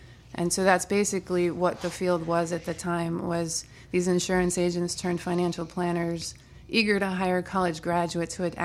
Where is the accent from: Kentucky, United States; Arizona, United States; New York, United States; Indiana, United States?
Indiana, United States; Merrillville; so we moved to Northwest Indiana. So I grew up in Merrillville while my mom commuted to Chicago to be a computer programmer.